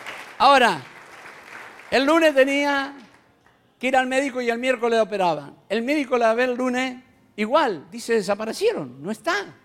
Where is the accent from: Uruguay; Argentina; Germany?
Argentina; Córdoba; born there; Tengo una sobrina en La Borde, donde yo nací, provincia de Córdoba, pueblo de 5.000 habitantes.